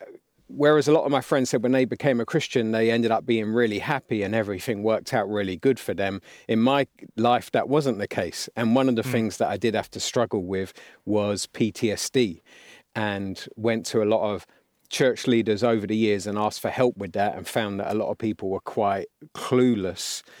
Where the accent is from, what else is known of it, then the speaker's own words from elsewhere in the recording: London, United Kingdom; So I grew up on the Alton estate in a single parent home